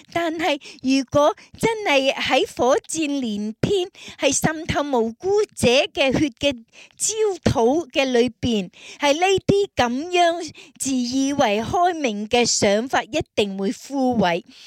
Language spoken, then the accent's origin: Chinese; Canada; 我就是我们加拿大人那个的价值观